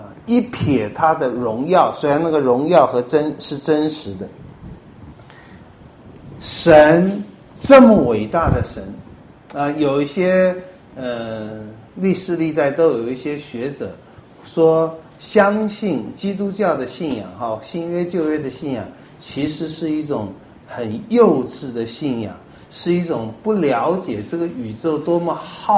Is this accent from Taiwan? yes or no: no; China; 我们中国人都不能接受，因为地球是圆的嘛，我们中国应该是在最中心的地方哈。